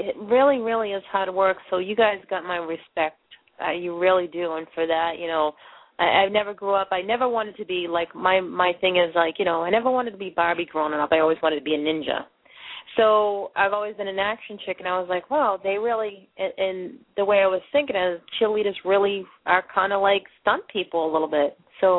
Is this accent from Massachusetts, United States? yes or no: yes; Boston, Massachusetts, United States; accent: Boston; I do apologize because with my Boston accent, I kind of actually butcher people's names